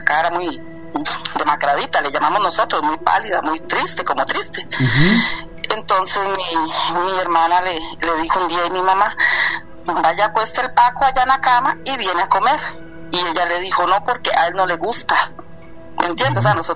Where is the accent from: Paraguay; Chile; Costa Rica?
Costa Rica; born there; En mi país natal.